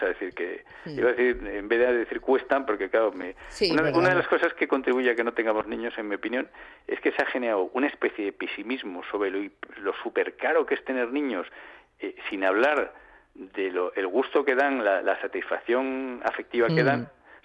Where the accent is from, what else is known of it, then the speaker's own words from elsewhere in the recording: Asturias, Spain; born there; Yo soy de Asturias de nacimiento, bueno, Asturias... es de llorar, vamos, ya el... Mire, yo nací en Asturias en 1960.